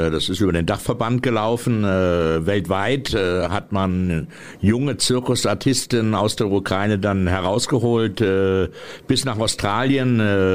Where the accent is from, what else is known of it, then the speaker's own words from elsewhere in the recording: Northern Germany, Germany; Ich habe in Lüneburg gewohnt, ich komme ja aus dem Norden.